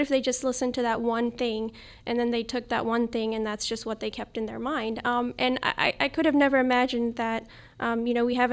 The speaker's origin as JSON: {"language": "English", "country": "United States", "said": "it's as an American, you can't help but feel for the whole community"}